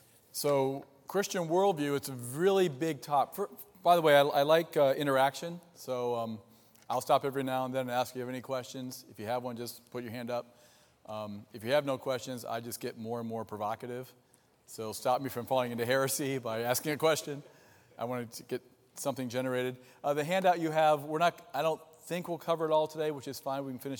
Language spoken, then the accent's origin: English; Ohio, United States; I'm from Ohio, I'm a Buckeye, so we win a lot. But I came to Grand Rapids to go to seminary